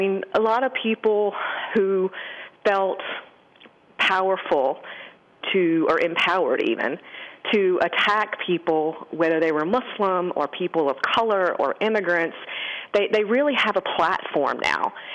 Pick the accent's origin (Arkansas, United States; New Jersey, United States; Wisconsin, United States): Arkansas, United States; now in Arizona, United States; I am originally from Arkansas. I was the youngest daughter, four girls, raised by a single parent. I moved to Arizona in 1998